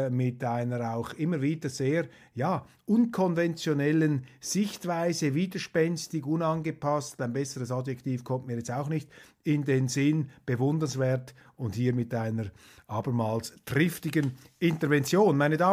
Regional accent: Switzerland; vielleicht auch nur mir als Schweizer, weil sie sich dann sicher fühlen

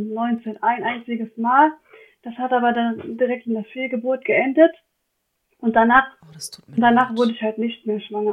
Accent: Rhineland-Palatinate, Germany; ich bin aus dem Westerwald und da gab es sowas noch nicht.

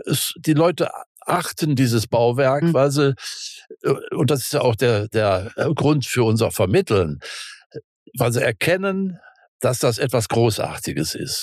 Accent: North Rhine-Westphalia, Germany; born there; Also heute lieber Rheinland, obwohl ich, wenn ich in Westfalen stehe, in meinem Geburtsort und gucke auf meine alte Schule

